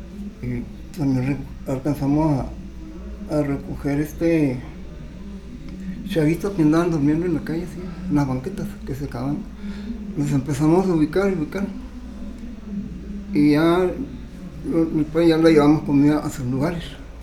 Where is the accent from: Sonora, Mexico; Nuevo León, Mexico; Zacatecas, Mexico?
Sonora, Mexico; No, soy de Sonora.